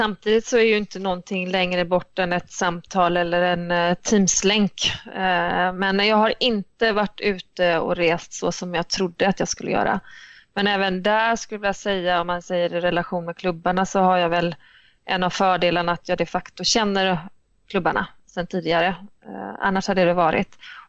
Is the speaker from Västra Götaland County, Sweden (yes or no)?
yes; Gothenburg, Västra Götaland County, Sweden; now in Stockholm, Sweden; Jag kommer ursprungligen från Göteborg och har väl, vill säga, snart har jag väl bott halva livet i Stockholm, men riktigt så är det inte. Men 00 flyttade jag upp till Stockholm.